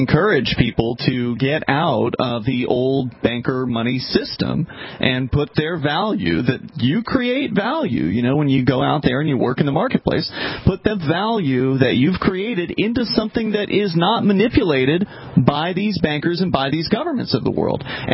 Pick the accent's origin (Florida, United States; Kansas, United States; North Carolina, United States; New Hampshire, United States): New Hampshire, United States; Keene; Actually, I use Bitcoin regularly to eat food in my hometown of Keene, New Hampshire.